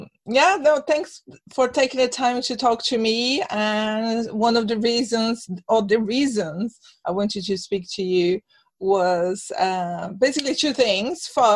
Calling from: northern Sweden, Sweden; And here in Sweden, I'm actually on the north part of Sweden now for a few months

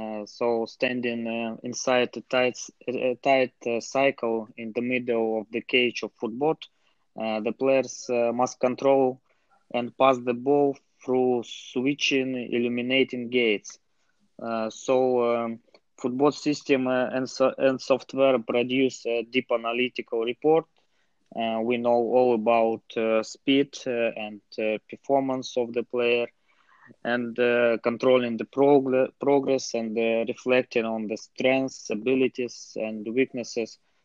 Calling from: Novosibirsk, Novosibirsk Oblast, Russia; English is a second language; I'm calling from Siberia. It's the center of the Russia, Novosibirsk city.

